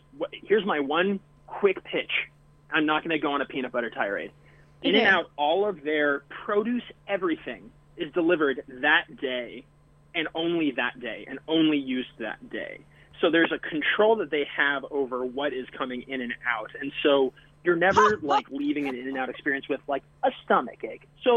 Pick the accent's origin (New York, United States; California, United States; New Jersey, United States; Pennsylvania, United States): California, United States; Well, I'm going to be I'm from California, and so I have to say In-N-Out.